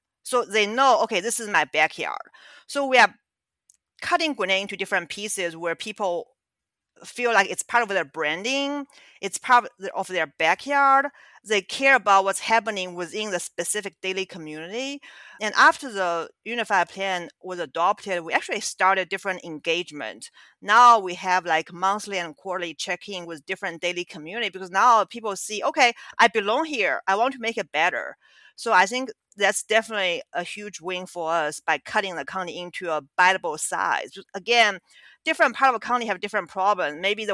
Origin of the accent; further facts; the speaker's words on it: China; I grew up in China and I did my bachelor degree, and also I worked in Shanghai for their comp plan.